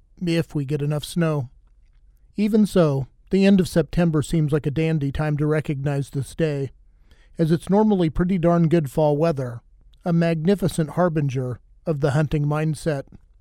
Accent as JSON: {"language": "English", "region": "Kansas", "country": "United States", "tie": "born or raised there", "said": "In my home state of Kansas, during my youth, white-tailed deer were not very numerous"}